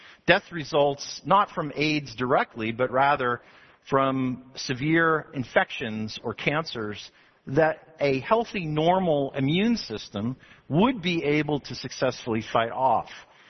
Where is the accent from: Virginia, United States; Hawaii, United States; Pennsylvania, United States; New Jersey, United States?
New Jersey, United States; Bloomingdale; e house that I grew up in Bloomingdale, New Jersey, we had a yellow birch tree in the backyard